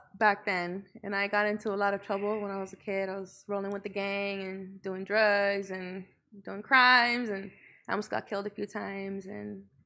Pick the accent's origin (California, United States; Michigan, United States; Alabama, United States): California, United States; Los Angeles; I'm from Northeast LA, Highland Park.